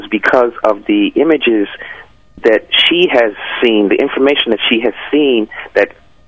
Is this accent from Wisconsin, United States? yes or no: no; Philadelphia, Pennsylvania, United States; when I was a kid growing up in Germantown, I used to walk down the street, maybe up Shelton Avenue, which is a shopping district, and it was a mixed neighborhood.